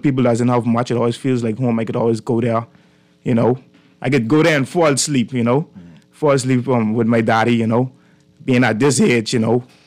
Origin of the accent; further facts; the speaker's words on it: Bahamas; I grew up in Bacardi. The Haitian village in Bacardi, you know, just humble beginnings